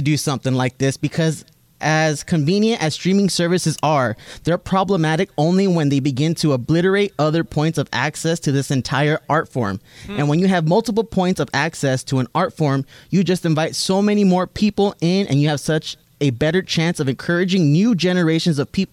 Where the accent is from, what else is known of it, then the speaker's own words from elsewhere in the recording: Eagle Rock, California, United States; but construction is underway in my hometown of Eagle Rock to rebuild the video store.